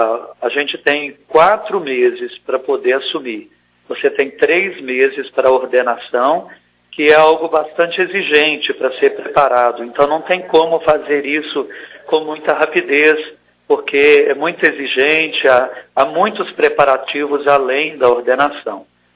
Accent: Ubá, Minas Gerais, Brazil; also born or lived in Viçosa; minha cidade natal, que é Ubá, faz parte de uma outra diocese, mas como eu estudei em Viçosa, cidade da Arquidiocese de Mariana, eu tenho mais tempo de Viçosa que de Ubá. Mas meus pais moram na cidade de Ubá.

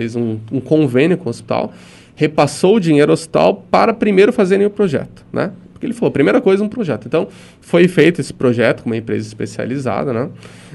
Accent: São Mateus, Brazil; Eu, por exemplo, sou nascido e criado em São Mateus. Eu nasci no Hospital Dr. Paulo Fortes.

